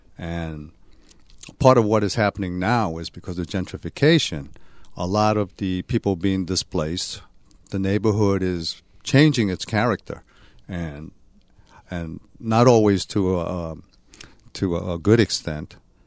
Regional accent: California, United States; I grew up in Chinatown during some of the most violent times in Chinatown history.

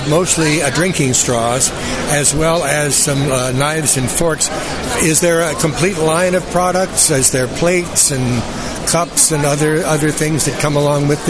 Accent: the South, United States; those sweet plants that we grew up in the South and chewed on as a kid.

